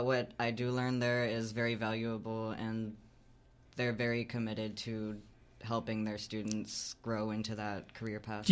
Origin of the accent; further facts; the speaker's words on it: Round Rock, Texas, United States; So I come from Round Rock, Texas